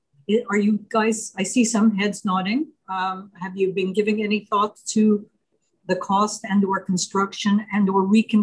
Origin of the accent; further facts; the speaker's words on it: Montreal, Quebec, Canada; I wanted to ask, I'm from Montreal.